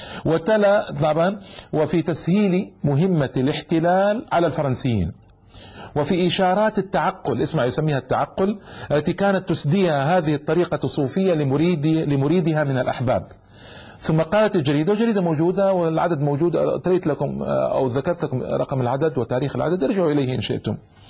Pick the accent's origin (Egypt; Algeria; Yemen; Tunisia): Algeria; Ain Madhi, Laghouat Province; قد حاصر بلدتنا عين ماضي وشدد عليه الخناق 8 أشهر